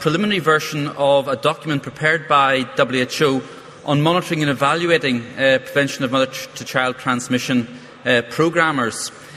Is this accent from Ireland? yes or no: yes; Ireland; you'll have realized by now that I'm not South African. My Irish roots are probably giving way